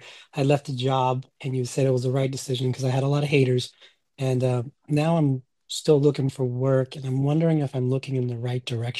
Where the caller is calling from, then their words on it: California, United States; I'm actually calling from a little town in Northern California